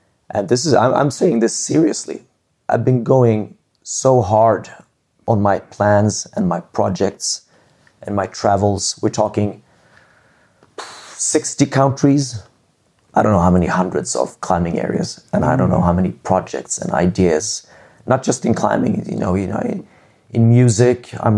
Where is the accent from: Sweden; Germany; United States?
Sweden; English is a second language; Yeah, but I'm from Sweden with a pretty good social security. I'm not going to end up on the streets.